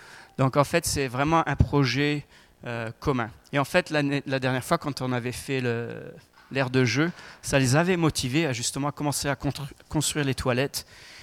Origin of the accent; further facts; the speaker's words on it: France; chez nous en France